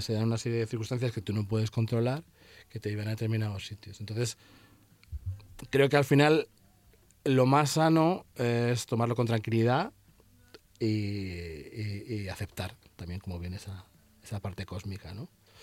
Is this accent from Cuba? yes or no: no; Alcorcón, Community of Madrid, Spain; yo soy de Alcorcón, he crecido en Madrid